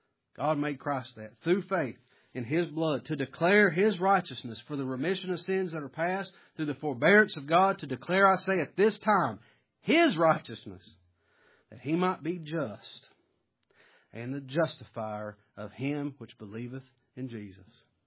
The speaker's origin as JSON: {"language": "English", "region": "Kentucky", "country": "United States", "said": "Well, I got an axe in my hand. I'm from Kentucky. I ain't scared of no wildcat."}